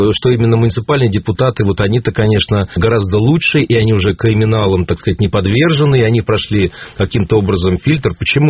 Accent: Saint Petersburg, Russia; я как петербуржец

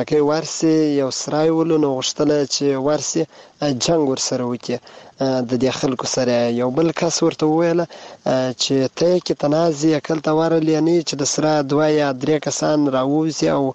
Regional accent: Helmand, Afghanistan; د هلمند نه یو

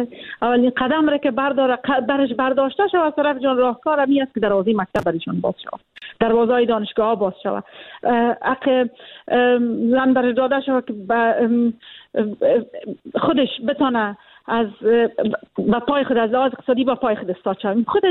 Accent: Afghanistan; born there; من خودم یک زن هستم و در افغانستان به دنیا آمدیم.

